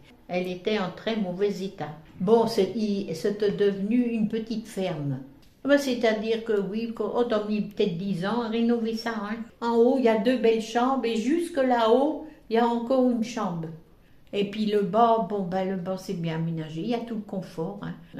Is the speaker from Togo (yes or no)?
no; Montgorzon, France; born there; Moi, je suis née à Montgorzon. À Montgorzon, c'est à côté, pas très loin, le 8-11-38.